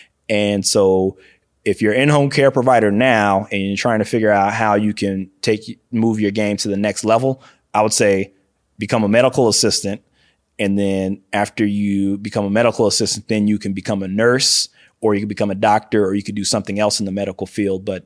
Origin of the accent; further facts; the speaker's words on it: Los Angeles, California, United States; I love Texas. I love Louisiana, but I'm very happy that I grew up in Los Angeles.